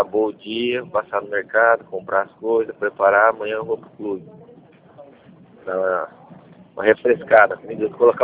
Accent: Campo Grande, Mato Grosso do Sul, Brazil; Sou de Campo Grande.

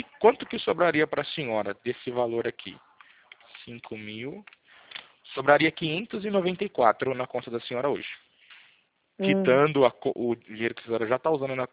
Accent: Pirassununga, São Paulo, Brazil; Eu sou de Pirassununga.

